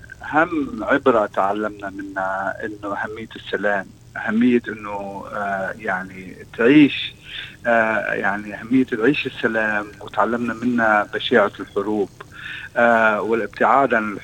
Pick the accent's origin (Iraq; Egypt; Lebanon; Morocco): Lebanon; moved away; يعني أنا كمهاجر لبناني ونحن كمهاجرين عرب،